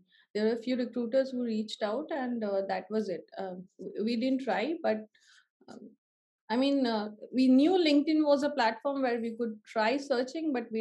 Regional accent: India; English is a second language; now in Berlin, Germany; I moved to Berlin in a more front end focused role. And yeah, I was also from India.

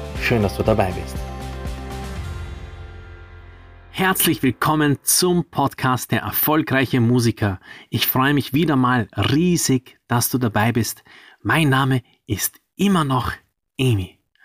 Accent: Vienna, Austria; Mehr Prestige für einen Club gab es damals in meinem Heimatort Wien nicht.

